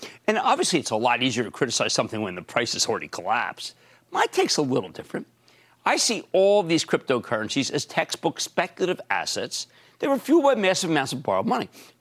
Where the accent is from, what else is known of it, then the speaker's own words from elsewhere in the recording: New Jersey, United States; Gary in my home state of New Jersey.